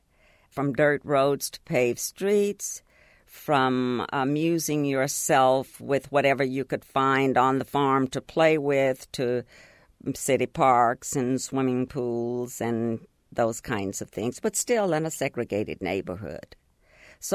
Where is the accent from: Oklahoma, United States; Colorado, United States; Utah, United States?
Oklahoma, United States; Oklahoma City; also born or lived in Texas; Yeah, in Oklahoma City. But prior to I didn't move to Oklahoma City until I was 10 years old. I lived in Texas, a little place that's not even